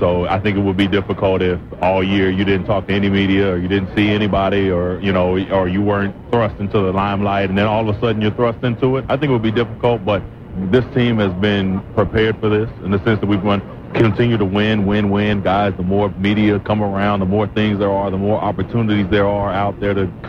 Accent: Kansas, United States; I'm from Kansas.

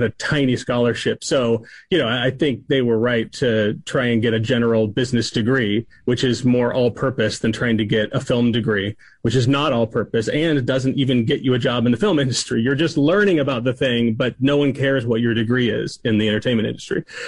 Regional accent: Texas, United States; Oh, I grew up right around the corner from UT Dallas. If I'd gone to school, I would have been the Plano School District, but I was homeschooled

